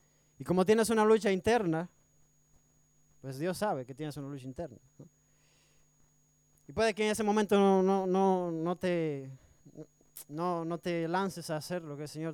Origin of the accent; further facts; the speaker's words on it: Dominican Republic; me pasó allá en mi país, allá en República Dominicana, cuando estaba estudiando.